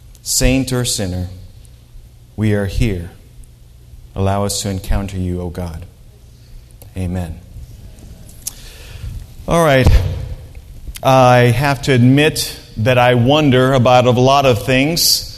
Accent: Philippines; I am Filipino, all right?

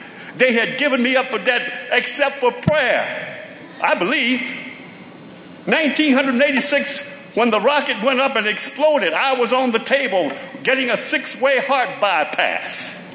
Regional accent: Kansas, United States; Because I grew up in Kansas in a community of walls

